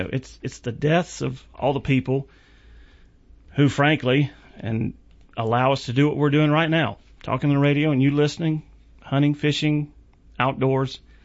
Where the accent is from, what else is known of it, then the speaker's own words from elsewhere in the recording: Carolina, United States; I'm from Carolina.